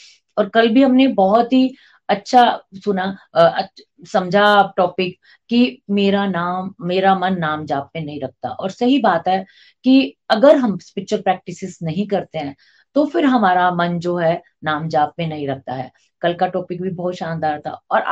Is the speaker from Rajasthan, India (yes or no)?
yes; Kota, Rajasthan, India; मैं कोटा राजस्थान से हूँ